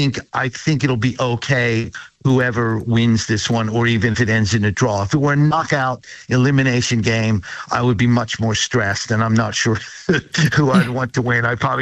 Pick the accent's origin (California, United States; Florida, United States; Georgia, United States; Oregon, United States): Oregon, United States; Portland; I mean, Seattle is a very progressive city, much like Portland, which is my hometown.